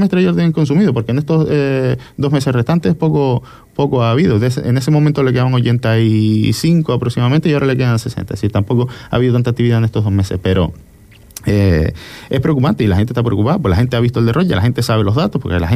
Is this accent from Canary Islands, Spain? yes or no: yes; El Cotillo, Canary Islands, Spain; yo siempre pongo el mismo ejemplo, que yo soy del Cotillo